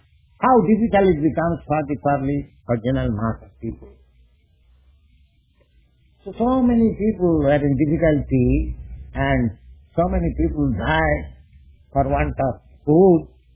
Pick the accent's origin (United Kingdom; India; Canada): India; born there; I have seen it in my experience in my life when I was born in India.